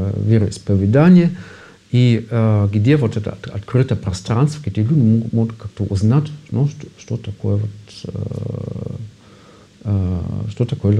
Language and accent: Russian; Hamburg, Germany; Russian is a second language; вот в моем родном городе Гамбург, в Альтоне